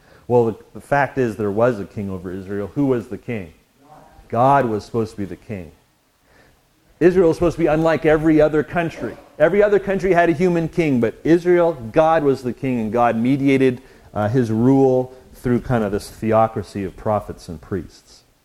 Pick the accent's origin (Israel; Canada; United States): Canada; I'm from Canada originally, and I have three passports. I have a British passport, a Canadian passport, and an American passport.